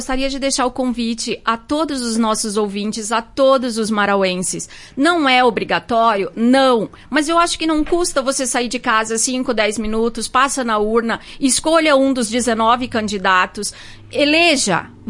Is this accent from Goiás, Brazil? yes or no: yes; Rio Verde, Goiás, Brazil; Sou natural de Rio Verde, Goiás. … Tenho dois filhos, o Luiz Eduardo, de 9 anos, Antônio Carlos, de 3 anos. Moro hoje na comunidade de São Francisco, no interior.